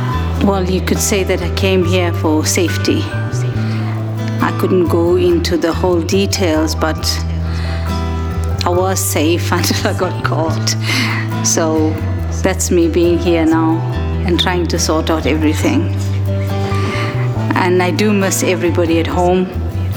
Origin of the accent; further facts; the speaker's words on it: South Africa; now in United Kingdom; I am South African.